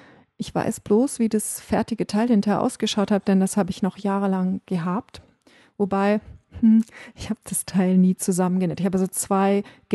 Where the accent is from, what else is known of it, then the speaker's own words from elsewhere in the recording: North Rhine-Westphalia, Germany; Ich komme aus Ostwestfalen